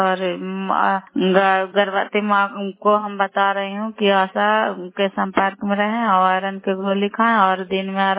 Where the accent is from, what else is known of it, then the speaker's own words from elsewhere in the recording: Makrauta, Bihar, India; नालंदा जिला कराय ब्लॉक मकरौता पंचायत कराय ब्लॉक की निवासी हूँ